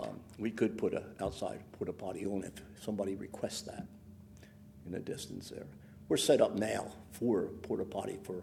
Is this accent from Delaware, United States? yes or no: yes; Wilmington, Delaware, United States; also born or lived in California; And so all the things they taught me, I brought back home. I'm from Wilmington, Delaware.